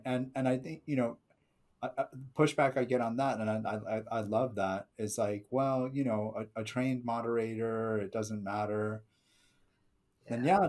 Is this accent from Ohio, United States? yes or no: no; Simi Valley, California, United States; I grew up in Simi Valley, California, a very not diverse place. So I was code switching for a while.